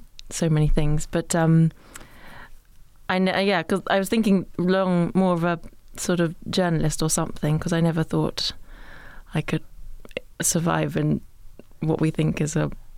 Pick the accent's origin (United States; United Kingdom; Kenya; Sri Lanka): United Kingdom; East of England; I grew up in Suffolk and My parents grew up in London, actually. My mother in Wimbledon, my father in Putney. Then moved there when my sister was about one.